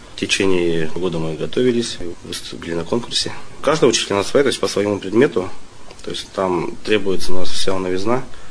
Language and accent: Russian; Tyumen Oblast, Russia; Сам родом с Виколовского района. Живу уже 6-й год.